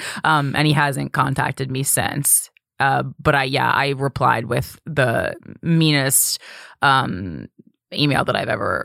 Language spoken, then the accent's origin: English; New Jersey, United States; I'm from New Jersey. I really love people from New Jersey.